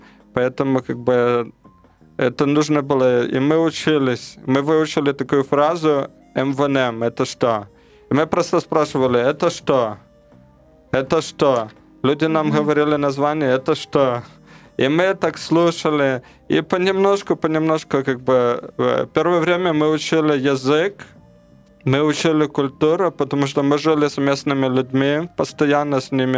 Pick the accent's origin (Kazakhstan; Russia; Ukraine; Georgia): Ukraine; now in Papua New Guinea; что наш дом — это Папуа-Новая Гвинея. Мы себя уже чувствуем папуасами. И когда мы возвращаемся в Украину, мы с Украины, мы чувствуем себя уже некомфортно, чувствуем